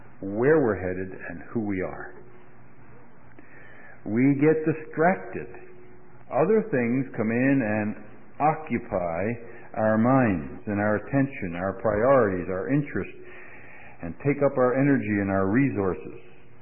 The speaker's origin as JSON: {"language": "English", "town": "Philadelphia", "region": "Pennsylvania", "country": "United States", "tie": "born or raised there", "said": "I was raised in Philadelphia, and I have ridden many subways and trolley cars."}